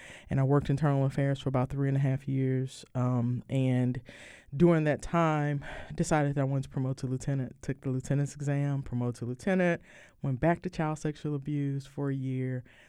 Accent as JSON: {"language": "English", "town": "Houston", "region": "Texas", "country": "United States", "tie": "born or raised there", "said": "So I am originally from Houston, Texas. I grew up in a neighborhood called Sunnyside that's in southeast Houston."}